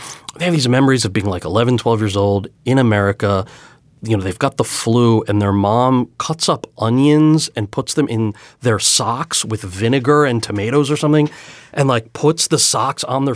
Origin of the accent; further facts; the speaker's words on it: Freehold, New Jersey, United States; also born or lived in Montclair; I was born in Montclair. I grew up right outside of Freehold.